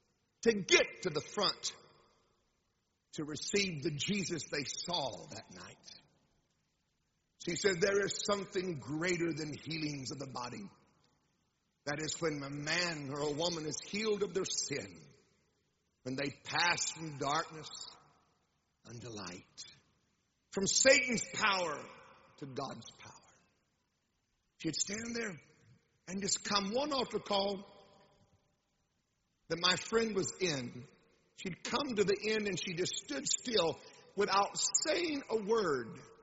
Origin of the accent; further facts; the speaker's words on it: Tulsa, Oklahoma, United States; I grew up in Tulsa, as I was telling Pastor before service, in an open heaven of Tulsa.